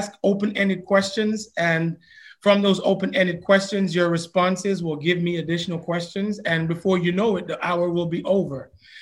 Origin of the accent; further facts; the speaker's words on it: Portmore, Saint Catherine Parish, Jamaica; of your teammates is someone I've known since I was about 4 or 5 years old, Christopher Chipper Morgan. We grew up together in Edgewater in Portmore.